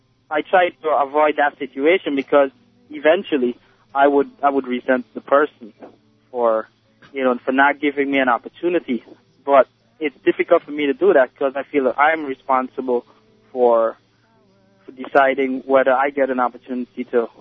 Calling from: New Jersey, United States; Yes, this is … I'm calling from New Jersey.

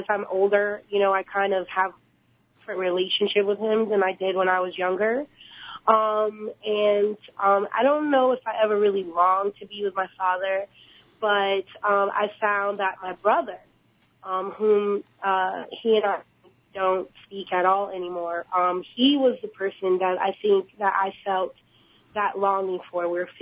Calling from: Bronx, New York, United States; I'm calling from the Bronx.

